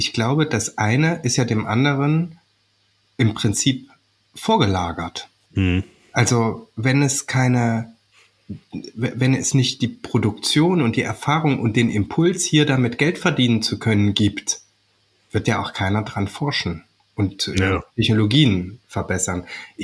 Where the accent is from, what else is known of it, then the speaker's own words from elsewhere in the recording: Germany; Und für uns als Deutsche darf man, ich denke, berechtigterweise die Frage stellen